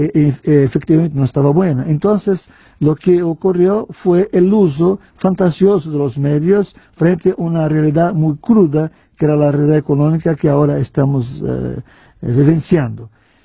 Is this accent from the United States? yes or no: no; Brazil; Spanish is a second language; Mira, Roberto, en mi país, yo creo que en América Latina, la relación de los medios de comunicación con la gente es una relación muy festiva.